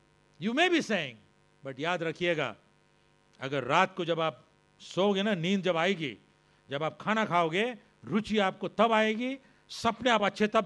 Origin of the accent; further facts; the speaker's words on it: Karnataka, India; I am from Karnataka. I didn't know Gurmukhi. I learned Gurmukhi in 3 months in my battalion because that was the religion of my troops